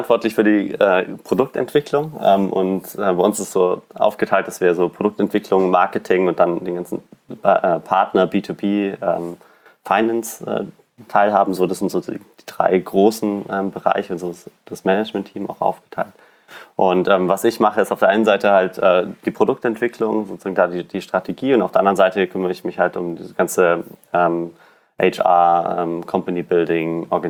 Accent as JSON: {"language": "German", "region": "Bavaria", "country": "Germany", "tie": "born or raised there", "lives_now": "Berlin, Germany", "said": "Also ich bin im Allgäu aufgewachsen, also mitten in den Bergen"}